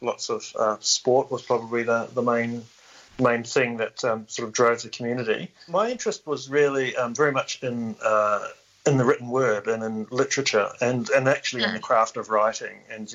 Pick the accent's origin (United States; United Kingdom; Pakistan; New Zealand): New Zealand; also born or lived in Cook Islands; now in Sydney, Australia; I hail from New Zealand. I was actually born in the Cook Islands, but raised in New Zealand. My family are from New Zealand, going back many generations. But I've been over here in Sydney for 25 years, actually.